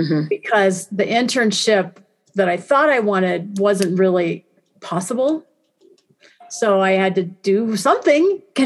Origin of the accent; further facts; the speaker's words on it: Kansas, United States; I grew up in Kansas. I grew up very close to Kansas State University.